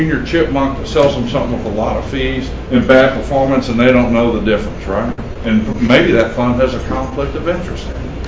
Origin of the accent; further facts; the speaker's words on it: Texas, United States; You can tell I'm from West Texas.